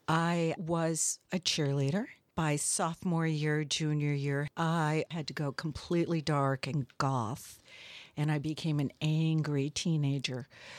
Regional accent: Chicago, Illinois, United States; born there; No, I wasn't. I was born in Chicago, Illinois.

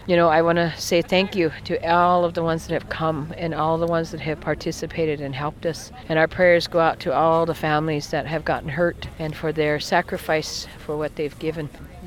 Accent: United States; I'm Hunkpapa Lakota from the Standing Rock Reservation. I was born and raised here.

